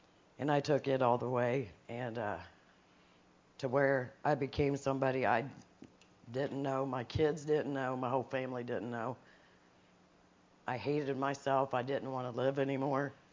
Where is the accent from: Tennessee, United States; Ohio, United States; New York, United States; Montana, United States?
Ohio, United States; now in Oregon, United States; Well, we came here to Oregon. We're originally from Ohio. Came here to Oregon